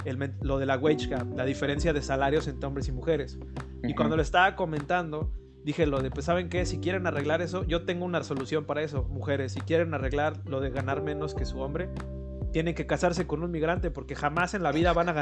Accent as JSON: {"language": "Spanish", "country": "United Kingdom", "accent": "British", "second_language": "Spanish", "said": "Y ahora ya no puedo hablar con mi acento británico y me cuesta el trabajo. Pero sigo utilizando las mismas palabras, entonces se oye como si tuviera un pedo mental. Y mi tía y mi primo allá en Inglaterra pues se encabronan cada que voy."}